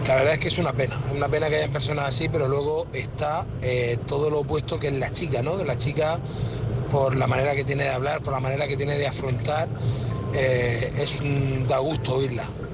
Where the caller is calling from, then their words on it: Murcia, Region of Murcia, Spain; de Murcia. Aquí vamos en la carretera hacia casa.